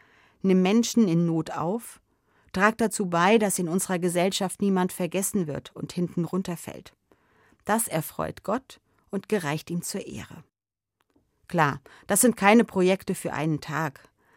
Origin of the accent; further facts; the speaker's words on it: Hesse, Germany; In meiner Kindheit und Jugendzeit war das bei uns in Hessen noch ein gesetzlicher Feiertag.